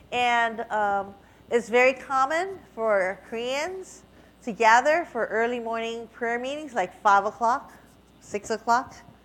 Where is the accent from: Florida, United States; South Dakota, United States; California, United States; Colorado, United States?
California, United States; San Francisco; I'm first generation born in the United States. My parents are from China. So I grew up in San Francisco